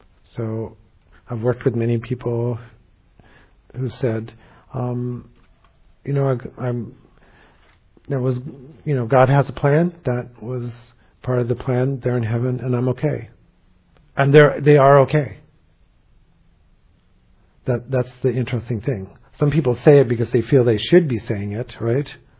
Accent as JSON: {"language": "English", "region": "New York", "country": "United States", "tie": "born or raised there", "said": "I grew up in New York and knew families and knew people with tattoos on their arms, and people from New York would know what that means."}